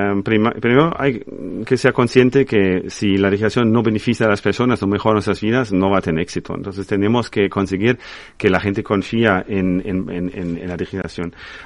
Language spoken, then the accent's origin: Spanish; Germany; Spanish is a second language; yo soy alemán y entonces os puedo decir que en Alemania hay sitios bastante más populares con peor conectividad que en España